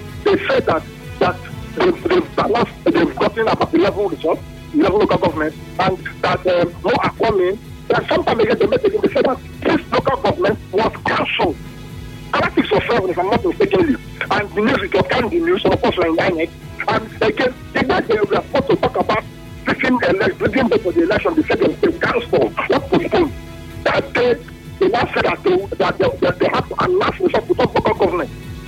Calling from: Portland, United States; I'm calling from Portland.

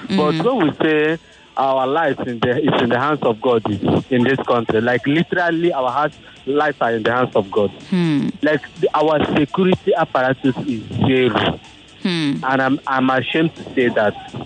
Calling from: Lekki, Lagos, Nigeria; I'm calling from Lekki.

